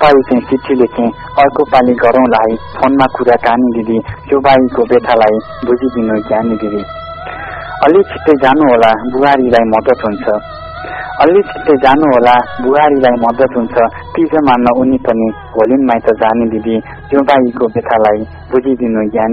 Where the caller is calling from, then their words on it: Butwal, Lumbini Province, Nepal